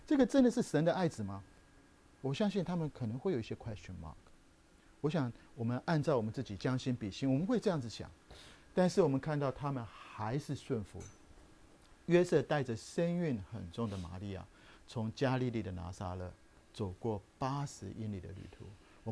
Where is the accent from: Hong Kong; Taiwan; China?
Taiwan; 或是我们从台湾来叫做报户口